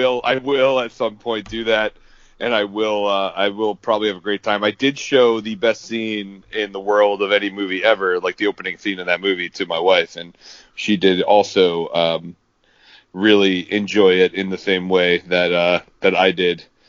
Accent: United States; I'm an American, so I say LaCroix

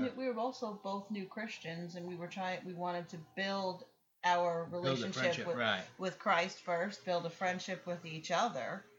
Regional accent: New York, United States; I said, but I'm also from New York, so I would get Madison Square Garden.

